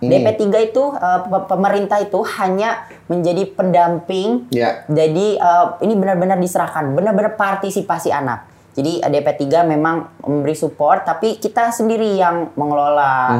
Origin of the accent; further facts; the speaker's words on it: West Java, Indonesia; Dari Kabupaten Bogor.